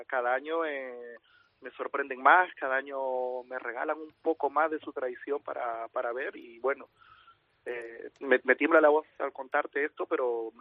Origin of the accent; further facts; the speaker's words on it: Peru; soy peruano.